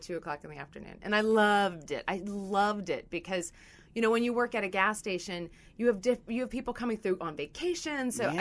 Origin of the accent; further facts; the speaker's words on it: Clinton, Maryland, United States; Well, I grew up in Clinton, Maryland.